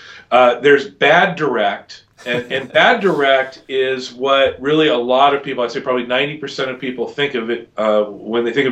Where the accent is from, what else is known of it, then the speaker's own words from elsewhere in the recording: California, United States; born there; I was born on the West Coast. I was in Southern California.